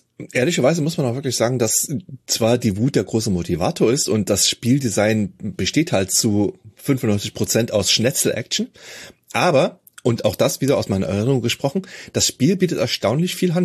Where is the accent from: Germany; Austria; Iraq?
Germany; East Germany; ich bin ja in der DDR aufgewachsen